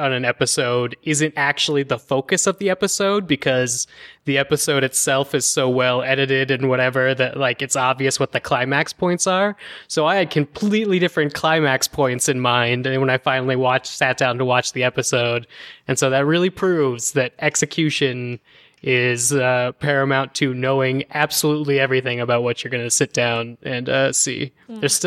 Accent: Colorado, United States; my Casablanca views have to do with growing up in Colorado.

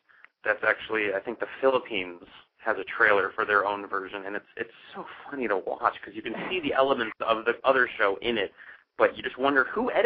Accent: New York, United States; accent: Long Island; I'm actually originally from New York, and up until I was probably about 9 or 10, I had the thickest Long Island accent ever.

